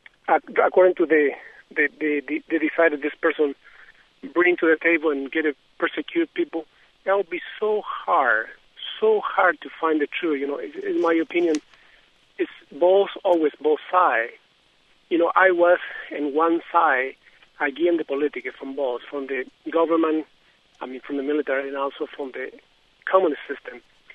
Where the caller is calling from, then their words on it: Virginia, United States; Hi, I'm calling from Virginia.